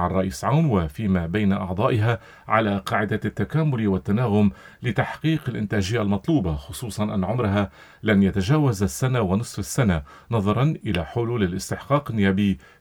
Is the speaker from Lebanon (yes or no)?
yes; Lebanon